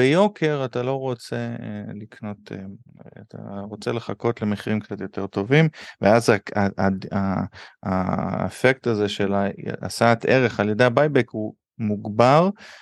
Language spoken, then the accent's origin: Hebrew; Seattle, Washington, United States; אני גדלתי כמה שנים בארצות הברית, ושם אתה הולך לסופר ואתה קונה פטל, איפה שהיינו בסיאטל